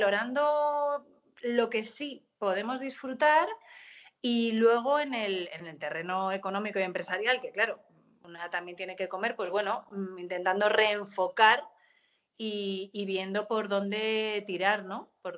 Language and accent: Spanish; Lloret de Mar, Catalonia, Spain; now in Madrid, Spain; Radio Marina era la radio que yo escuchaba en mi pueblo, en Lloret de Mar, sí. De pequeña.